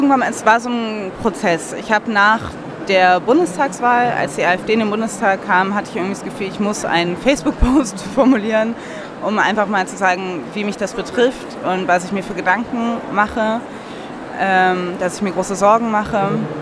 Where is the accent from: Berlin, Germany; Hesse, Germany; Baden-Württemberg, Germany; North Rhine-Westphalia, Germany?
North Rhine-Westphalia, Germany; Cologne; ich bin in Köln aufgewachsen, in einem urbanen Umfeld